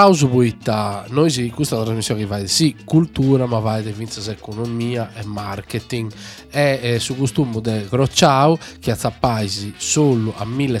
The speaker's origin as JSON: {"language": "Italian", "region": "Sardinia", "country": "Italy", "said": "Beh, sono sardo spuro"}